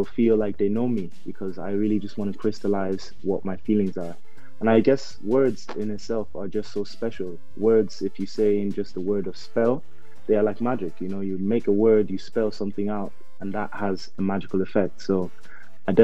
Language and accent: English; Ballylinan, County Laois, Ireland; moved away as an adult; also born or lived in Lagos, Nigeria; now in London, United Kingdom; I was born in Lagos, Nigeria, and when I was at the humble age of 8, I moved to rural Ireland, primarily around like Leash, stayed in Ballylinan for a while. And at the moment, I'm living in London